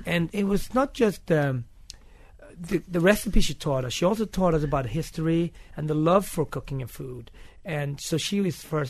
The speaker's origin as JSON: {"language": "English", "town": "Gothenburg", "country": "Sweden", "tie": "born or raised there", "said": "Yeah, I grew up in Sweden, and I have a Swedish mother and father."}